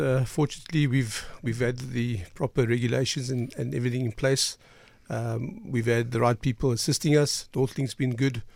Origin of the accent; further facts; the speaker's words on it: Cape Flats, Western Cape, South Africa; You know, we're from the Cape Flats, the townships, the local areas, Milnerton, the Joe Phoenix, Joe Slova Phoenix.